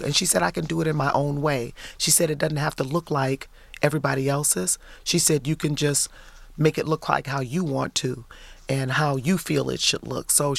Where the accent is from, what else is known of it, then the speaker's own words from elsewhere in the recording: Highland Park, Michigan, United States; born there; I was born in Highland Park, though, in 65 at Detroit Osteopathic Hospital, which doesn't exist anymore.